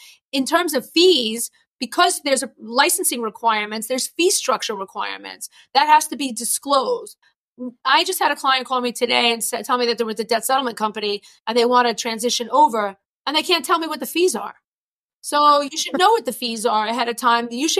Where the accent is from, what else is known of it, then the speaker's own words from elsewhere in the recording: New York, United States; accent: New York; between my New York accent, my lawyer-like personality, and my area of practice, like it's just not a soft look.